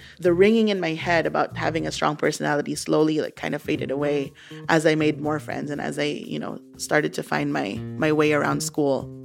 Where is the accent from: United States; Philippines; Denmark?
Philippines; A girl in my class, because I guess the teacher had introduced me that I came from the Philippines, she turns around